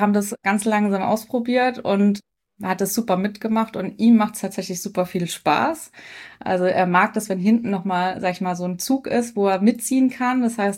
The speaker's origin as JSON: {"language": "German", "town": "Mannheim", "region": "Baden-Württemberg", "country": "Germany", "said": "Ich komme aus Mannheim"}